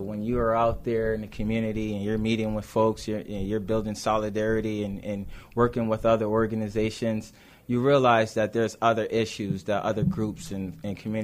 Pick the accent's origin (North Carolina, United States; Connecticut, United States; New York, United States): Connecticut, United States; Bridgeport; I'm from Connecticut, Bridgeport, Connecticut, that is, and I was the first community organizer